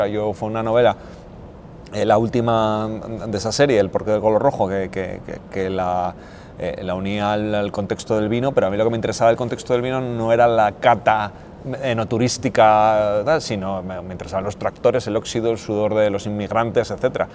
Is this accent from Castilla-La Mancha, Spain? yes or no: no; Asturias, Spain; cuando voy a mi tierra natal, a Asturias, y voy cerca de mi pueblo